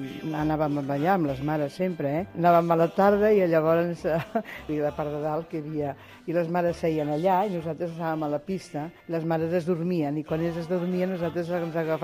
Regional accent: Barcelona, Catalonia, Spain; born there; tinc 76 anys. Soc nascuda aquí a Barcelona i visc al barri de la Sagrada Família.

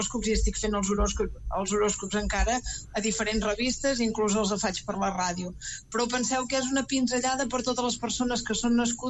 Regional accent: Olot, Catalonia, Spain; D'Olot, de la Garrotxa.

